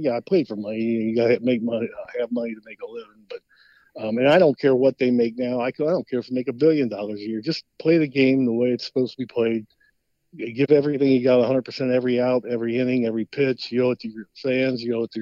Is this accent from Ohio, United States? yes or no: yes; Cincinnati, Ohio, United States; I'm talking about growing up in Cincinnati.